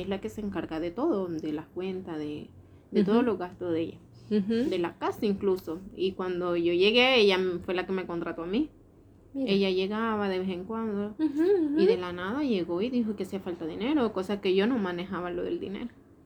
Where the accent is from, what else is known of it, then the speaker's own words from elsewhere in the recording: Nicaragua; now in Seville, Spain; En Nicaragua, pues, solo si te conozco, te saludo.